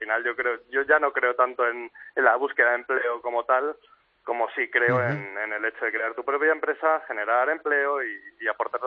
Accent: Madrid, Community of Madrid, Spain; se está creando también en Madrid, yo soy de Madrid

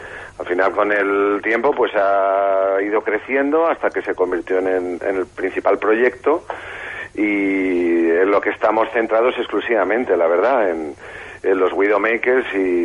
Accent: Spain; porque somos españoles

